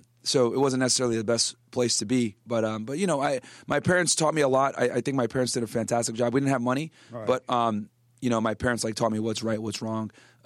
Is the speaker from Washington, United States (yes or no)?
no; New York City, New York, United States; born there; I was born in New York City.